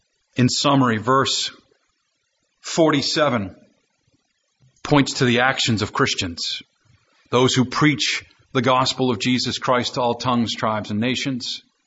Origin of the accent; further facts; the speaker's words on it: United States; born there; I was born in America as a descendant of Adam and therefore was descended into the sons and daughters of disobedience.